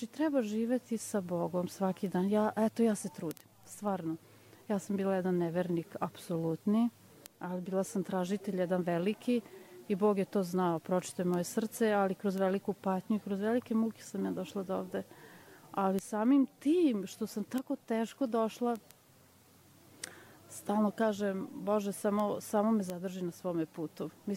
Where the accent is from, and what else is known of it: Vojvodina, Serbia; now in Belgrade, Serbia